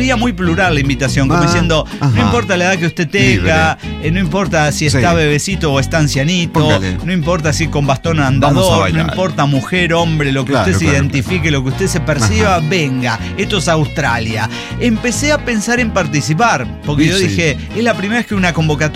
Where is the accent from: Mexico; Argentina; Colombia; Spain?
Mexico; Dijeron, ah, no, la mexicana, ajá, trajo ritmos de su, sí, tierra.